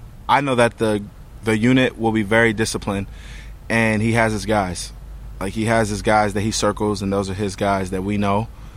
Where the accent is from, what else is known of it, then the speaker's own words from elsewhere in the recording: New Jersey, United States; But I'm from Jersey, so my family's there, so I feel cool.